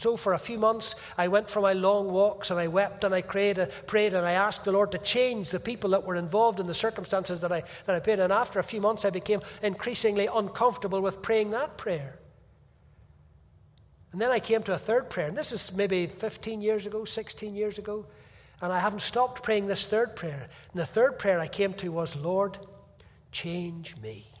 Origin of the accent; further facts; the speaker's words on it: Northern Ireland, United Kingdom; I'm just an Irishman. What do I know?